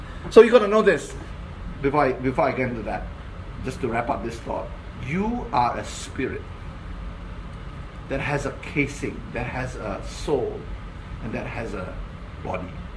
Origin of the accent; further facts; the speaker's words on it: Malaysia; I'm from Malaysia, of course, as you know. So I lived in Malaysia for 34 years.